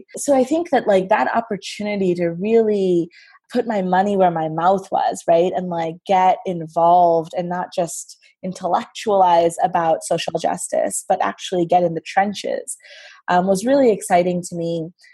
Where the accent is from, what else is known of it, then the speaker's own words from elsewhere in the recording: Washington, District of Columbia, United States; also born or lived in Dhaka, Bangladesh; So I am Bangladeshi American. I was born in Washington, D.C. and grew up back and forth between the suburbs of Washington and Dhaka, where my parents are originally from. I lived in Bangladesh between the ages of 7 and 13